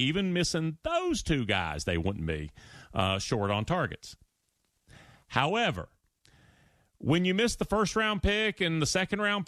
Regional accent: Germany; also born or lived in Japan; I grew up in Germany and Japan.

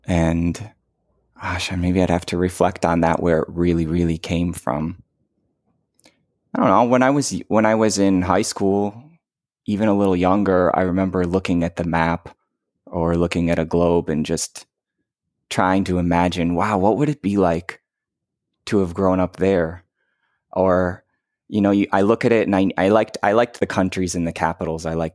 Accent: Detroit, Michigan, United States; but I grew up in Detroit and all we had to do was cross a river and we were in Detroit or in Canada, in Windsor.

